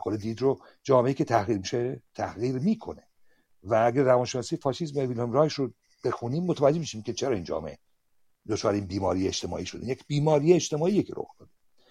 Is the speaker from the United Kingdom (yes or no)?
yes; United Kingdom; also born or lived in Sweden; که من هم در بریتانیا و هم سوئد بزرگ شدم در این دو کشور